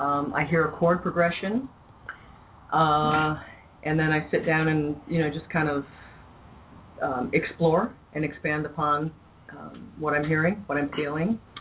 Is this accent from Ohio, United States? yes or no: yes; Cleveland, Ohio, United States; now in Long Beach, United States; Well, it was 11 years ago last year that I moved out here from Cleveland, Ohio, for my music, you know, for pursue music further. You know, Cleveland can only, you know, you can do so much in Cleveland